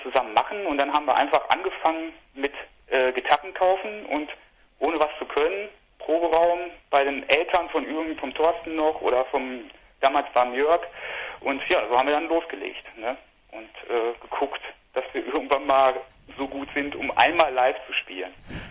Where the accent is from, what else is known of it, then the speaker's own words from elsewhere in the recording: Hamm, North Rhine-Westphalia, Germany; also ursprünglich sind wir alle aus Hamm-Bischerhösen sogar. Genau. Und haben halt alle in der Nachbarschaft gewohnt und sind zusammen groß geworden.